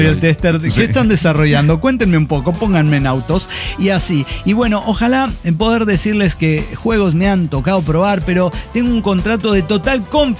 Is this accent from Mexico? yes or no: yes; Azcapotzalco, Mexico City, Mexico; de Azcapotzalco.